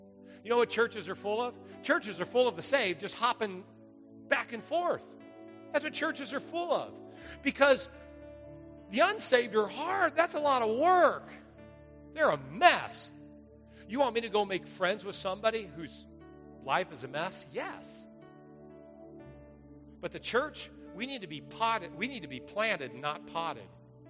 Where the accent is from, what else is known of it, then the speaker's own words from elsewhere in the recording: California, United States; I love orange trees. I grew up in California.